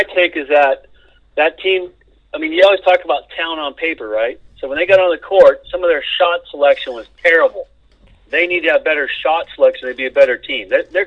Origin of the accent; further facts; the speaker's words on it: Cleveland, Ohio, United States; born there; I was born in Cleveland, Ohio, so we're going to go Cavaliers